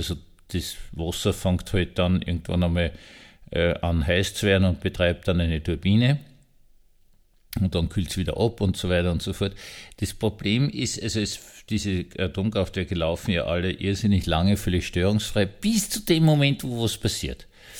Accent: Austria; Also ich als Österreicher habe zuerst einmal ein Dings gekriegt

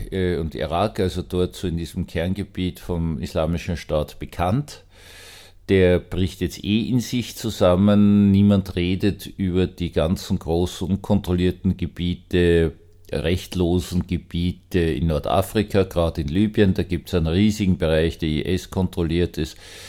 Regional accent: Vienna, Austria; Ich persönlich kann mir Gott als Wiener nur als Wiener vorstellen

